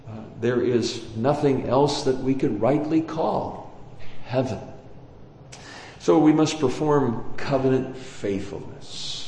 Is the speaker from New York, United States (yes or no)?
no; Illinois, United States; in my home church, in my hometown in Illinois.